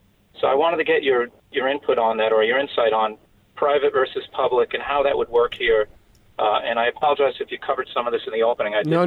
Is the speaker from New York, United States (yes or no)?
yes; New York, United States; now in Monroe County, United States; and I'm originally from Long Island. You may be able to tell through the accent. Just looking at Monroe County compared to Suffolk County, which is where I'm from originally